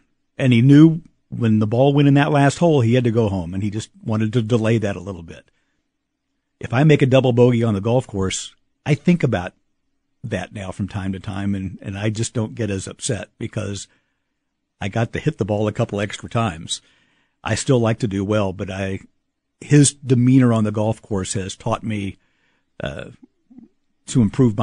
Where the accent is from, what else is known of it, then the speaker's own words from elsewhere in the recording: Kansas City, Kansas, United States; when I was growing up in the Kansas City, Kansas schools